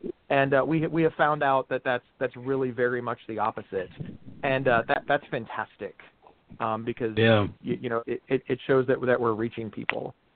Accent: Ohio, United States; You know, I'm from Ohio and she's from New York, and that's a world of difference.

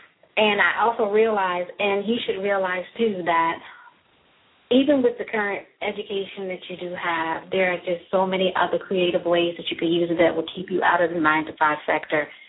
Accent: Brooklyn, New York, United States; I'm a native New York. I'm originally from Brooklyn, so I understand what you're saying. I'm not there anymore, but I'm always visiting

